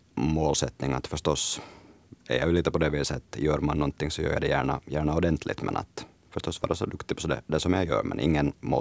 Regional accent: Uusimaa, Finland; Jag växte upp i Västnyland utan möjlighet att spela ishockey då i tiden.

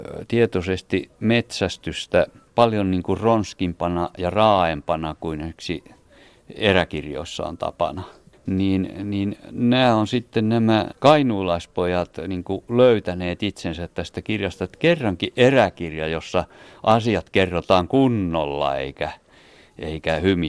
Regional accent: Seinäjoki, South Ostrobothnia, Finland; heti murteesta tunsin, koska olen itse kotoisin Seinäjoelta.

